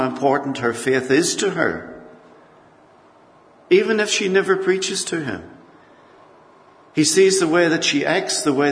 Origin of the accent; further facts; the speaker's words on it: Northern Ireland, United Kingdom; well, not that long, well, many years ago, I'd be walking around the streets of north of Ireland, my hometown.